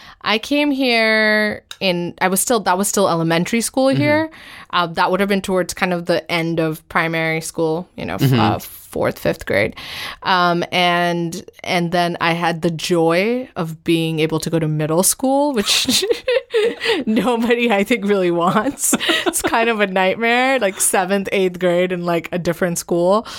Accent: New Delhi, Delhi, India; I was born and I grew up in New Delhi. And I mean, I lived in a nuclear family. My parents were living in New Delhi

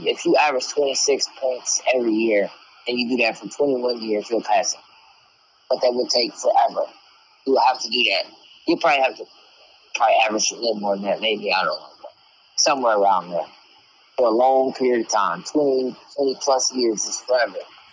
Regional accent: Chicago, Illinois, United States; So of course I grew up in Chicago, a Chicago fan of everything.

